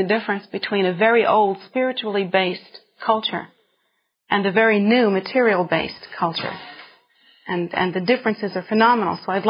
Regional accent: United States; when you go to a place like India, as an American, you think, oh my gosh, the bathrooms, they are so weird.

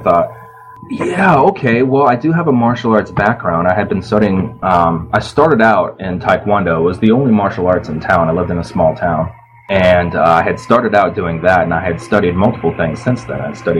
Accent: Texas, United States; And, of course, I was born and raised in Texas. I started doing that there.

